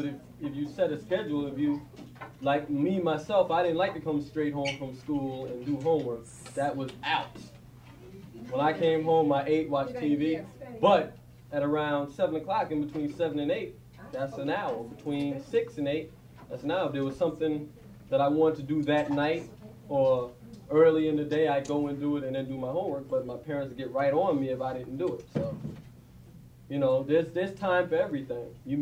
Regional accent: Jamaica, New York, United States; Like, I'm from Jamaica.

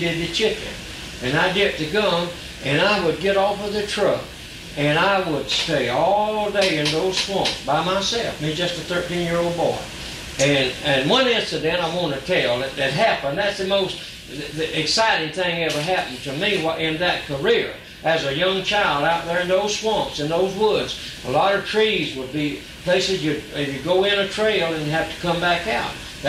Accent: Florida, United States; Well, I was born in 1912 in Jackson County, Florida, up here close to Mariana, and stayed in the Army Country until I was about 8 years old

